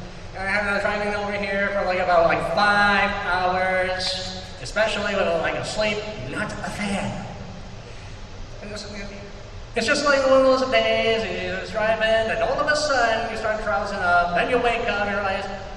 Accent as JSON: {"language": "English", "region": "Michigan", "country": "United States", "said": "In case you know, I'm here from Michigan. You can't really miss it."}